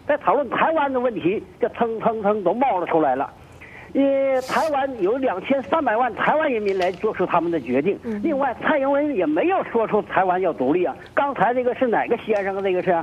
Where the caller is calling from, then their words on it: Jilin, China; 我是吉林的网络观众。